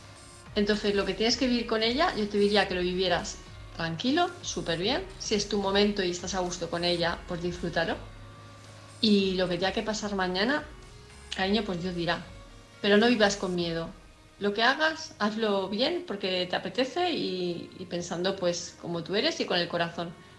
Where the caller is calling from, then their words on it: Palma de Mallorca, Balearic Islands, Spain; de Palma de Mallorca